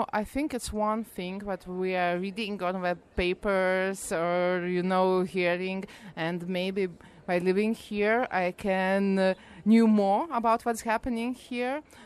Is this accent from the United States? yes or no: no; Lithuania; English is a second language; I am from Lithuania.